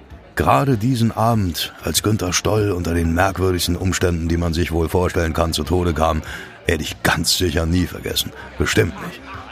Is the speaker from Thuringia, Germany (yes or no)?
no; North Rhine-Westphalia, Germany; So war das auch bei uns im Sauerland.